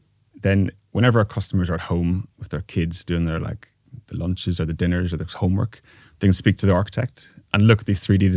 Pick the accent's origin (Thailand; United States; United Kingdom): United Kingdom; Northern Ireland; accent: Northern Irish; my accent's very strong. So if you can't understand me, just my strong, thick Northern Irish accent.